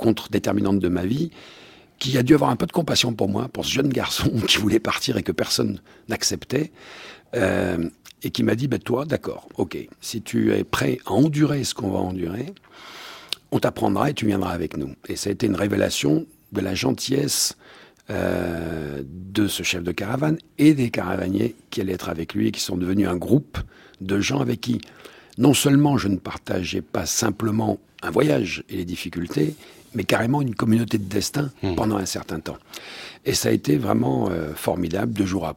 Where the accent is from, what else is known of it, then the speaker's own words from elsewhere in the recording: France; pas parce que je suis français